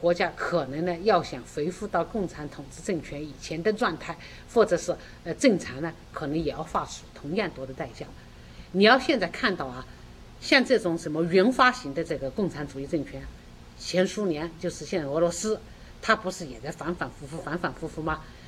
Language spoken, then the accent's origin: Chinese; China; 我中国人也不能忍受这样的人做自己的国家领导人。